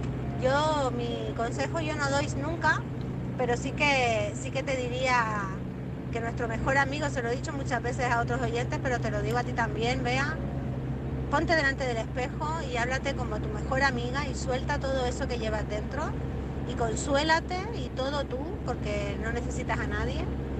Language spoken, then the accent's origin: Spanish; Canary Islands, Spain; de Gran Canaria, la corresponsal en Gran Canaria